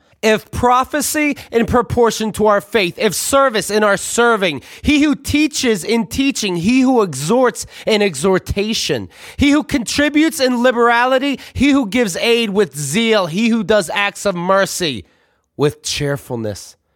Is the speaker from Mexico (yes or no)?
no; Somerset, Pennsylvania, United States; born there; I was born on Monday, April 15th, 1974 in Somerset, Pennsylvania, USA. Somerset, Pennsylvania is nothing short of a little house on the prairie town.